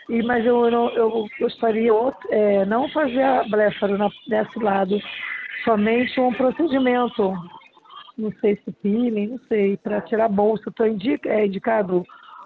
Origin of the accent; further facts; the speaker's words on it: Nova Iguaçu, Rio de Janeiro, Brazil; Sim, amor. Sou daqui de Nova Iguaçu mesmo.